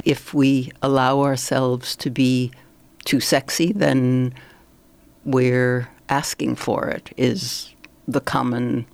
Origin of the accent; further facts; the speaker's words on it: New York City, New York, United States; born there; I was born in New York City